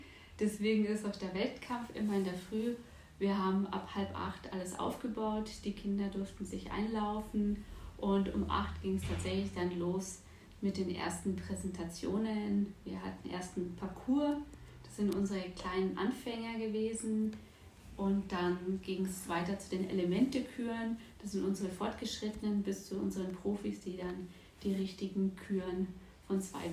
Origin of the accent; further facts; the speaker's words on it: Munich, Bavaria, Germany; Ich komme aus München direkt